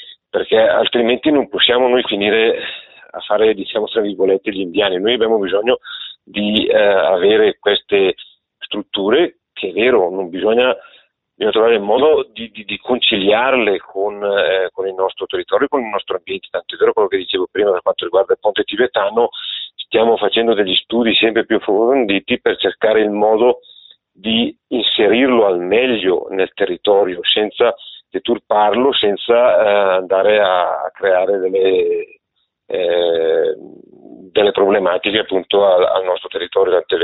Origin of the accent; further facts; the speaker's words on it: Vezza d'Oglio, Lombardy, Italy; Ricordiamoci che io sono nato e sono cresciuto a Vezza d'Oglio